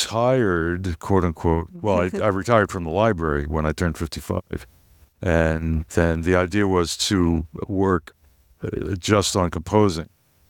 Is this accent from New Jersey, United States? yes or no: yes; Pennsauken, New Jersey, United States; that I'm from Pennsauken, New Jersey.